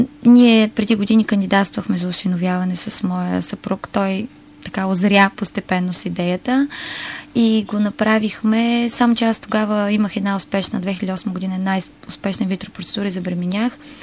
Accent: Plovdiv, Plovdiv Province, Bulgaria; ме е срам да казвам, че съм от Пловдив

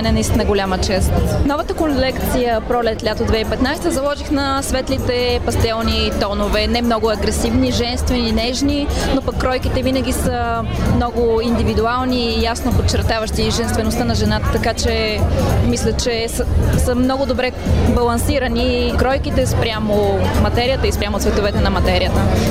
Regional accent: Pleven, Pleven Province, Bulgaria; моя дядо по бащина линия е бил главен моделиер в завод Мизия, град Плевен. Аз съм от Плевен.

